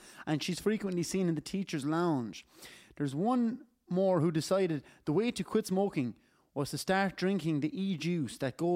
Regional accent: England, United Kingdom; As an Englishman

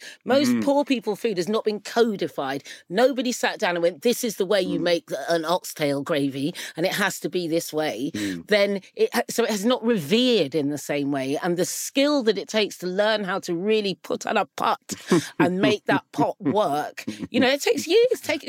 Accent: England, United Kingdom; They don't make bangers and mash in the Caribbean, but it doesn't matter because I'm English. I'm also British.

